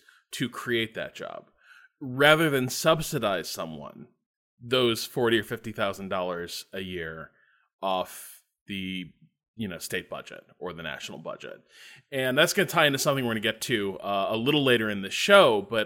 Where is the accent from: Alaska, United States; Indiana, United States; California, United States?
Indiana, United States; But I grew up in Northwest Indiana.